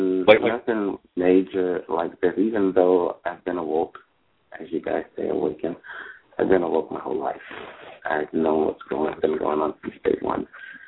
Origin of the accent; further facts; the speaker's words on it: California, United States; I grew up here in California, and of course, this is Earthquake City. And the place that I was born in, I've lived my entire life.